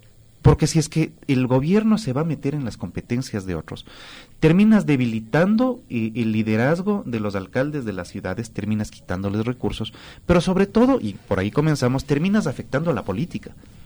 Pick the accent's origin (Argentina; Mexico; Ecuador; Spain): Ecuador; Quito, Pichincha; Esos somos los quiteños, nosotros amamos nuestra ciudad.